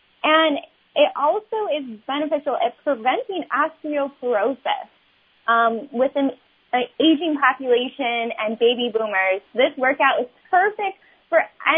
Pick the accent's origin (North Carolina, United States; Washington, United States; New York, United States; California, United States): New York, United States; Webster; we both grew up in Rochester, and I grew up in Webster.